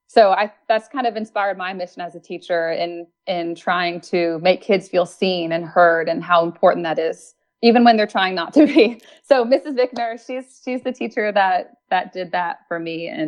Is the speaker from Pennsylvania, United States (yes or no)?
no; Ohio, United States; born there; also born or lived in Texas / New Jersey / Illinois / Florida; I was born in Ohio. I lived in Texas, New Jersey, Illinois, New Jersey again, Florida. So I really moved around a lot.